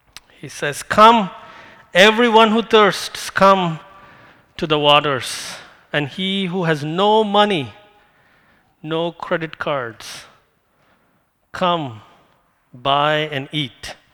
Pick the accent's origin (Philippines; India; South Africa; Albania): India; now in Issaquah, United States; I'm from India.